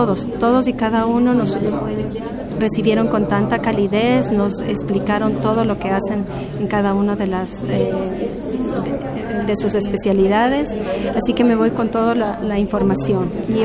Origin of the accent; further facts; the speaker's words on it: Quito, Pichincha, Ecuador; yo vengo de Quito, Ecuador.